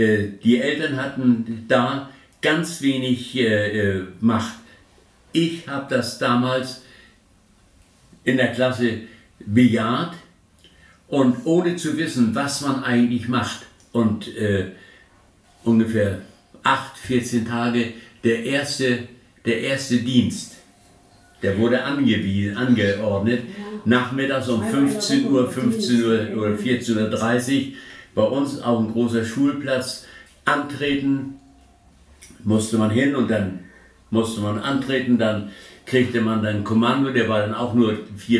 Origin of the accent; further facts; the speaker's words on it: Susz, Warmian-Masurian Voivodeship, Poland; born there; Das sind 70 Kilometer gewesen von Rosenberg, hieß die Stadt, wo ich geboren bin.